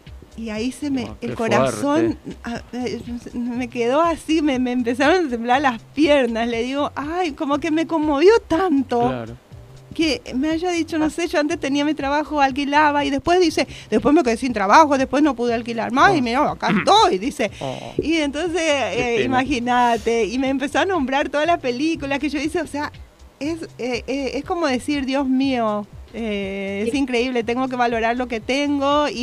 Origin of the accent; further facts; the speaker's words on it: Itapúa, Paraguay; born there; cuando se estrene en Encarnación, que es el departamento, la capital del departamento donde yo nací